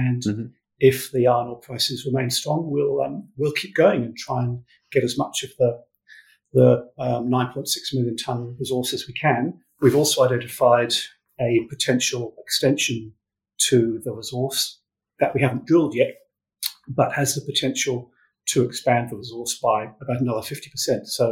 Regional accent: England, United Kingdom; moved away as an adult; also born or lived in New Zealand; now in Perth, Australia; I'm from England.

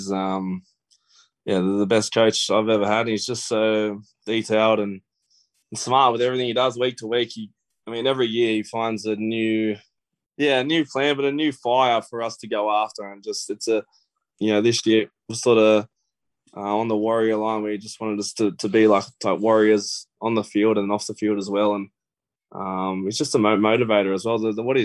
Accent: Menangle, New South Wales, Australia; I sort of talked about my childhood and growing up in Menangle and my dream to play the NRL.

